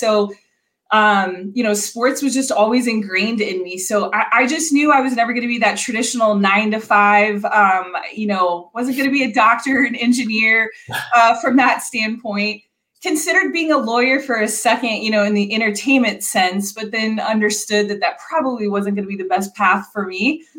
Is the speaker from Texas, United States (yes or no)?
yes; El Paso, Texas, United States; But I was born in the Midwest, but actually raised in West Texas in El Paso. Went to school in Dallas.